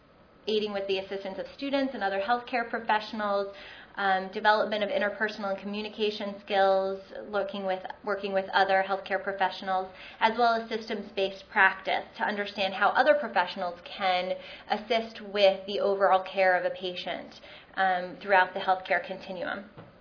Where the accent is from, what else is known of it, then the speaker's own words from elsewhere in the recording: Philadelphia, Pennsylvania, United States; So I had mentioned I'm from Philadelphia, so we're in West Philadelphia, very urban area